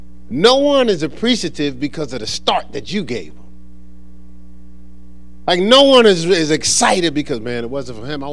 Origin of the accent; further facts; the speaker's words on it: Newark, New Jersey, United States; as I was growing up in Newark, New Jersey